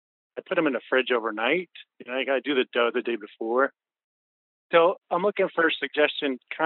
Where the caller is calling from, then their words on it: Highland, New York, United States; I'm calling from Highland, New York.